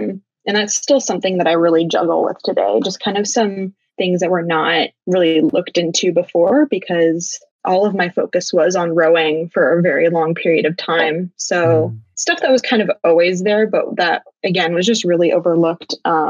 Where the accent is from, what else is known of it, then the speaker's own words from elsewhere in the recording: Seattle, Washington, United States; now in New York City, United States; I'm 21, university student. I'm from Seattle and I'm studying in New York City.